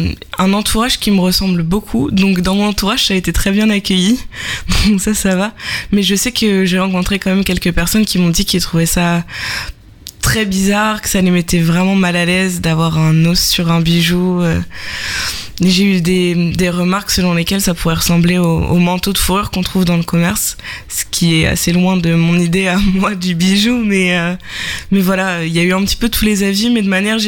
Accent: Le Havre, Normandy, France; j'ai 19 ans. Je viens du Havre, donc j'habite en centre-ville. Actuellement, je suis étudiante en deuxième année de chimie à la fac du Havre.

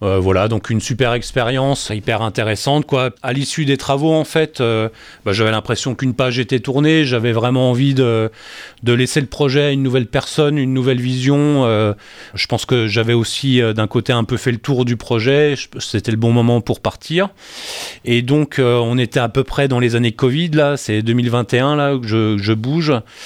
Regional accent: Grand Est, France; also born or lived in Nancy; Je suis originaire des Ardennes. J'ai grandi là-bas

